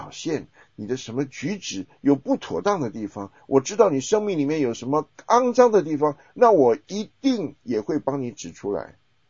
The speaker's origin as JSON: {"language": "Chinese", "country": "Taiwan", "tie": "born or raised there", "said": "那南方人，像我在台湾长大，我算是南方人"}